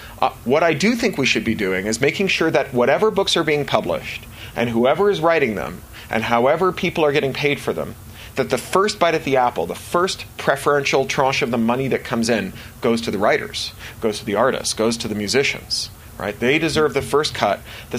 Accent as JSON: {"language": "English", "country": "United Kingdom", "said": "I live in the United Kingdom, as you can tell from my accent."}